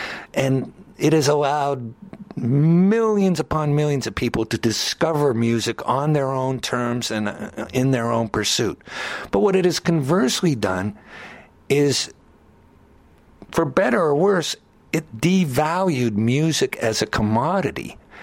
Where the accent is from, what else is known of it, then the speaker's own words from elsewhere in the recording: Cleveland, Ohio, United States; I was fortunate enough as a youngster, growing up outside of Cleveland, Ohio